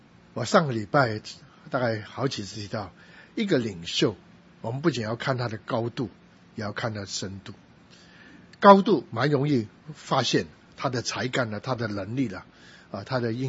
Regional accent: Guangdong, China

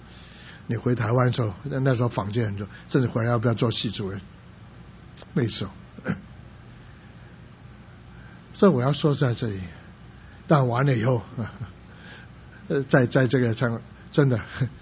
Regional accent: Guangdong, China; 所以我是广东人，所以跑到这个餐馆去打工，其实讲广东话也没有用，因为他们都汕头人台山人，所以讲的话跟我也讲的不太一样

